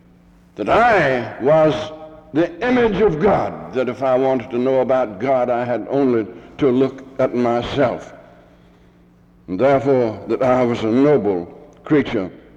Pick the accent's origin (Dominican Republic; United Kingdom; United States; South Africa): United States; Lewisburg; I was baptized and joined the Baptist Church just 15, 20 miles from here over in Lewisburg. That's my hometown. That's where I originated.